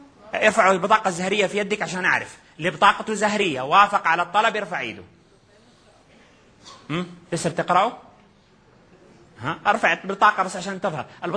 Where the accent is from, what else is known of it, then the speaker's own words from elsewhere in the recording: Hejaz, Saudi Arabia; احنا عندنا في الحجاز يقولون المكاسرة